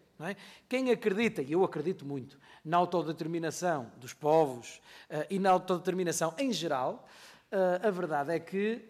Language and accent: Portuguese; Norte, Portugal; fomos leoneses durante 378 anos. Se nós somos portugueses há 895 anos